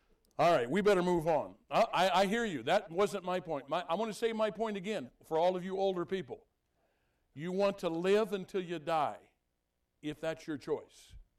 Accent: Illinois, United States; We grew up in Illinois. She's from the dark side, and I'm from the good part.

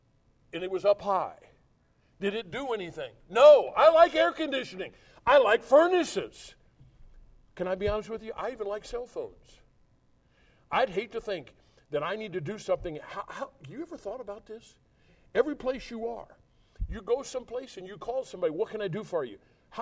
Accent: Fieldon, Illinois, United States; I grew up in First Baptist Church of Fieldon, Illinois.

